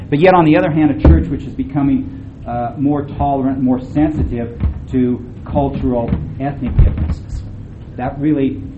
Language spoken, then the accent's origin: English; California, United States; But anyway, I'm from California.